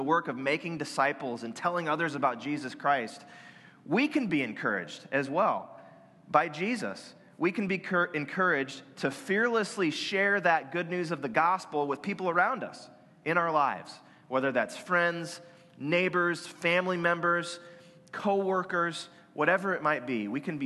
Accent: Iowa, United States; So, you know, my wife and I, Sarah and I, we are from Iowa

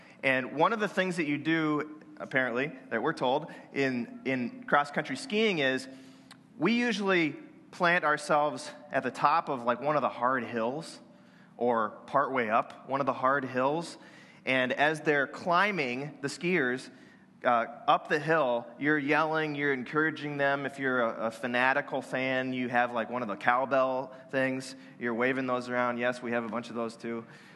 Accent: Iowa, United States; So, you know, my wife and I, Sarah and I, we are from Iowa

